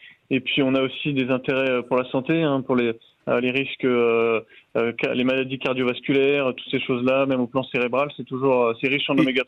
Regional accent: Normandy, France; les huîtres normandes, parce que je suis normand, donc ça me fait plaisir d'essayer d'incorporer un petit clin d'œil à ma Normandie.

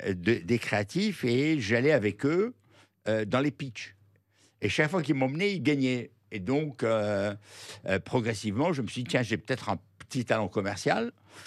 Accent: Oujda, Oriental, Morocco; born there; Et c'est ainsi que je suis né à Oujda.

